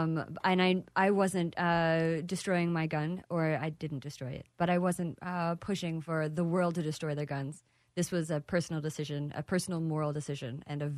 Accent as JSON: {"language": "English", "region": "Texas", "country": "United States", "tie": "born or raised there", "said": "I am a Texan, native Texan, okay. And I've traveled the world."}